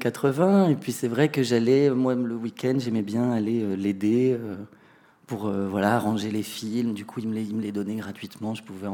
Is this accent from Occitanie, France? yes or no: yes; Narbonne, Occitanie, France; born there; moi, je suis née à Narbonne en 72